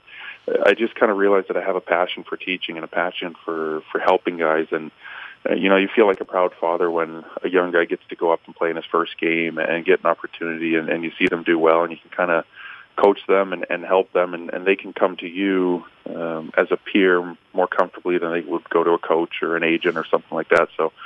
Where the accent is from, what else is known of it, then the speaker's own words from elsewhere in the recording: St. Louis, Missouri, United States; growing up in St. Louis